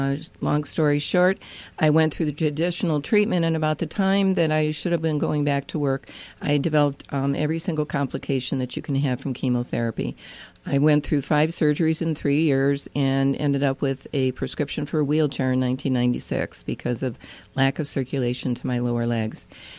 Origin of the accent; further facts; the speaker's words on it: Cleveland, Ohio, United States; I am from Cleveland, Ohio, and I have an integrative health practice in Brecksville, Ohio.